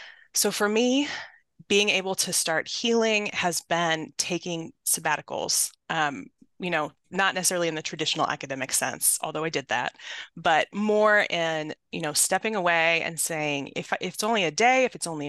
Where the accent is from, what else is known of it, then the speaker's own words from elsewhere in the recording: Midwest, United States; I grew up working class in the Midwest